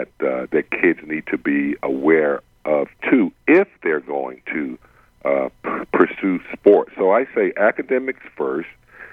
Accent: the South, United States; I come from the South where obesity and salt and sugar are really, really prominent.

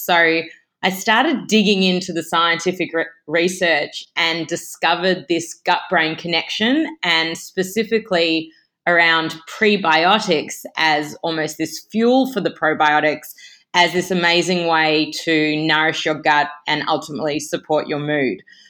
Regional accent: Australia; moved away as an adult; now in United States; So I'm an Australian registered dietitian

